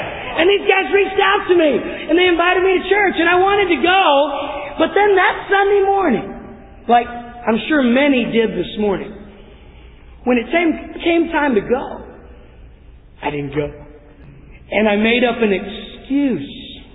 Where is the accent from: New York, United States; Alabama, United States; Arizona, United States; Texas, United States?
Texas, United States; You know, I grew up in East Texas, in the Bible Belt. I grew up going to church.